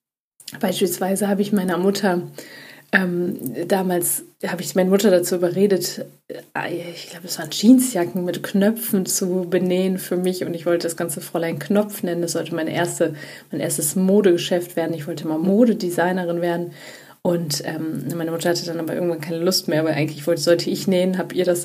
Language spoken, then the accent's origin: German; Düsseldorf, North Rhine-Westphalia, Germany; Ich komme aus Düsseldorf. Ich komme aus einem kleinen, ehrlich gesagt, einem kleinen Teil von Düsseldorf. Das ist hat schon fast Dorfcharakter.